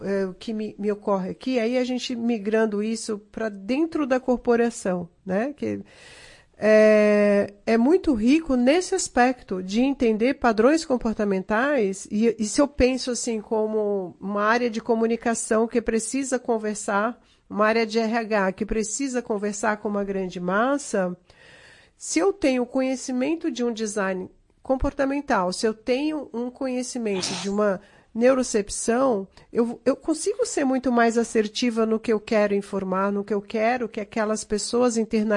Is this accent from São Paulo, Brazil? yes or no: yes; São Paulo, Brazil; now in Florianópolis, Brazil; eu vim de São Paulo para Florianópolis